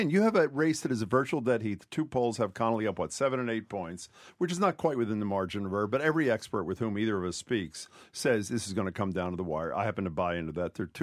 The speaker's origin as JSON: {"language": "English", "town": "Philadelphia", "region": "Pennsylvania", "country": "United States", "tie": "born or raised there", "also_born_or_lived": "New York", "moved": "as an adult", "said": "I grew up in Philadelphia for 21 years. Then I moved to New York. I lived there 15 years. Now I live here."}